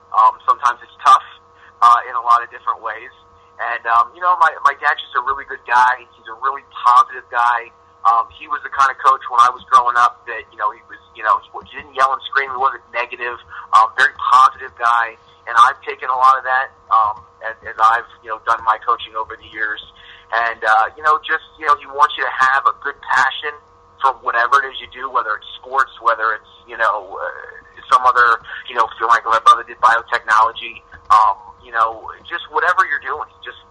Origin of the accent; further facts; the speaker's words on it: Harrisburg, Pennsylvania, United States; I'm originally from the Harrisburg area.